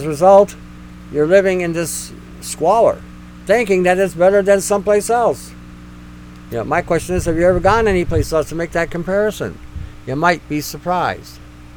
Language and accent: English; Canada; We're all Canadian. All Canadian.